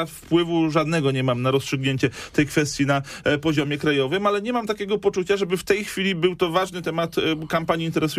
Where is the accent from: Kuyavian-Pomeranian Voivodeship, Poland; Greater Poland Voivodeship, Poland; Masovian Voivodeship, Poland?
Greater Poland Voivodeship, Poland; Poznań; Ja jestem poznaniakiem, panie redaktorze. Zawsze tutaj byłem aktywny, zawsze startowałem z Poznania